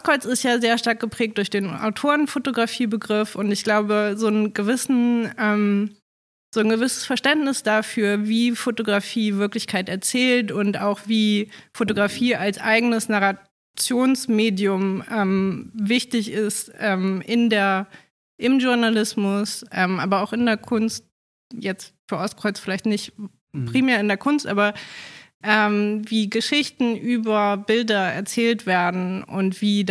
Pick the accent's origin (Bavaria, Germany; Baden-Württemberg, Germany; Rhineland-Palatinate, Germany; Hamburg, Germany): Hamburg, Germany; Ich habe in Lüneburg studiert. Mhm. Ich bin geborene Hamburgerin und ich bin dann, wollte unbedingt Hamburg verlassen, aber auch nicht so weit.